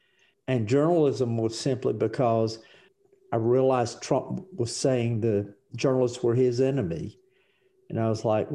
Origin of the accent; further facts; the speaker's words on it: South Carolina, United States; also born or lived in Georgia; So I was born in South Georgia and grew up in South Carolina.